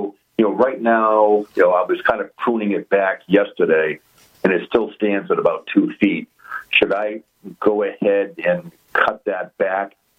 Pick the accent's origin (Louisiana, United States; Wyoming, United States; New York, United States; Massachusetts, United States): Massachusetts, United States; Scituate; You know, I grew up in Scituate